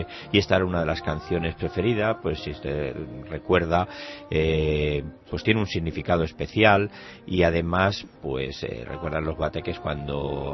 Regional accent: Torrejón, Community of Madrid, Spain; yo nací en Torrejón, vivo entre Torrejón y Madrid y tengo la enorme suerte de seguir teniendo muchos de los amigos de la infancia, es decir, de aquellos con los que iba al colegio, a la escuela de Torrejón

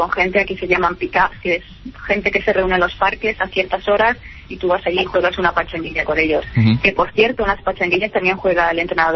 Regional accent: Spain; Yo soy española, me he criado con el fútbol, soy europea y lo vivo con mucha pasión

